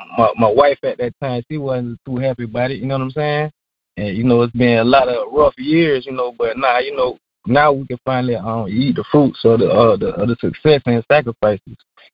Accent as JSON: {"language": "English", "town": "Jacksonville", "region": "Florida", "country": "United States", "said": "I'm from Jacksonville, Florida, where I graduated from Ed White High School back in 1999. I left Jacksonville to pursue education in Tallahassee"}